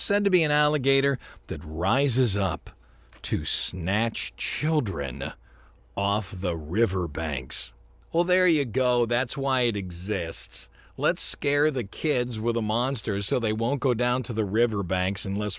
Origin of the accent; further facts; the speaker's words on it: Ohio, United States; I grew up mostly in Ohio, but a lot of my family was in Pennsylvania.